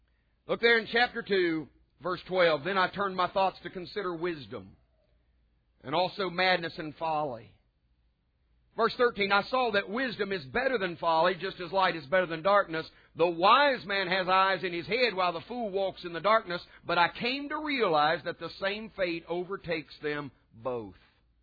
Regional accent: West Virginia, United States; But I grew up in West Virginia, and the church culture of the day I grew up in, it was kind of like this.

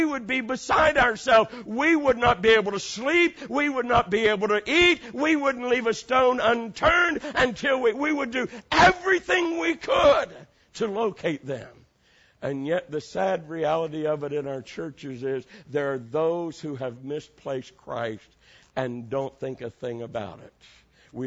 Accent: Ohio, United States; In my home state in Ohio, there in Cleveland

